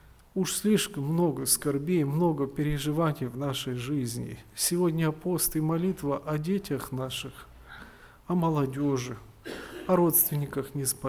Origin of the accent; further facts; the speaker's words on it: Lakeville, Minnesota, United States; я из Миннесоты, штат Миннесота, город Лейквилл. У меня 6 детей.